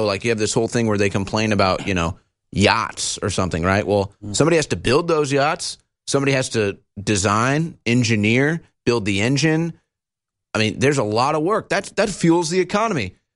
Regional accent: St. Louis, Missouri, United States; I come from St. Louis that used to have huge manufacturing districts all shut down when the jobs got sent to China.

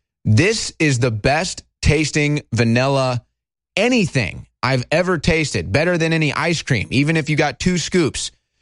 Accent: St. Louis, Missouri, United States; There was a story, it may have been my hometown of St. Louis, guys.

